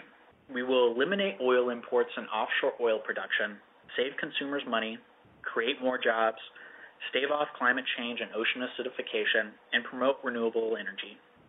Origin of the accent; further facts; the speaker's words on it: Missouri, United States; I'm originally from Missouri, and out in Kansas and in Missouri and Oklahoma, we have a lot of tornadoes.